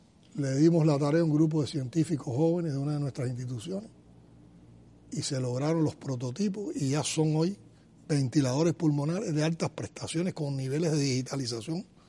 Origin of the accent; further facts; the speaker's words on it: Cuba; eso es otro de los orgullos que uno siente como cubano